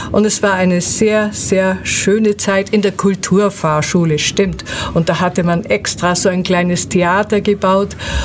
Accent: Austria; Ja, ich denke, man hört es auch, ich komme aus Österreich. Das merken auch viele Schwaben, die sagen immer, kommen Sie aus Bayern?

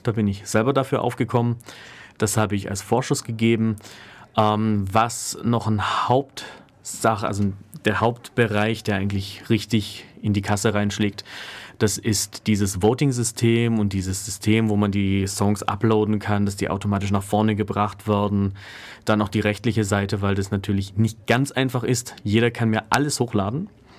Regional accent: Ulm, Baden-Württemberg, Germany; born there; nur nachdem mein Geburtsort hier in Ulm ist, habe ich gesagt, jetzt fange ich erstmal vor der Haustüre an.

